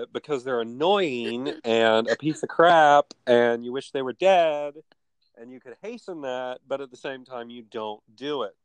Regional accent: Kentucky, United States; born there; now in Ohio, United States; I was born in Kentucky.

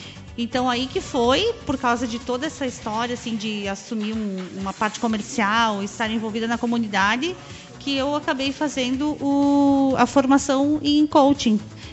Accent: Caxias do Sul, Rio Grande do Sul, Brazil; now in Ipê, Brazil; E eu nasci em Caxias do Sul e me criei lá.

